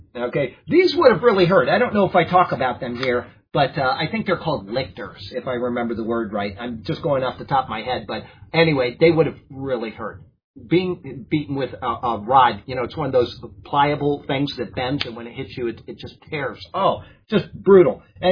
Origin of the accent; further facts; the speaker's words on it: Sarasota, Florida, United States; that's me growing up in Sarasota, Florida, and seeing people and whatever.